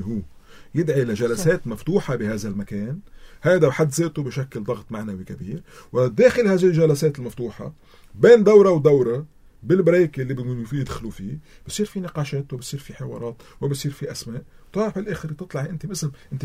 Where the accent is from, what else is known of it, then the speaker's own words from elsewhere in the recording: Lebanon; كلبنانيين